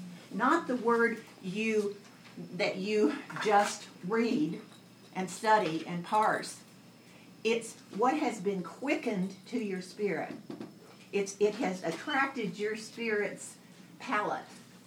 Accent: Texas, United States; I'm from East Texas, and I did go to France as a student

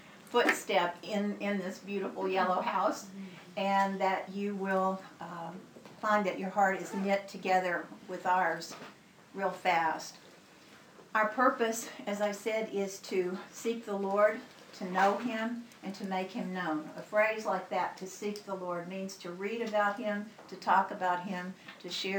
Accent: Reston, Virginia, United States; I'm from Reston, so I don't know this stuff.

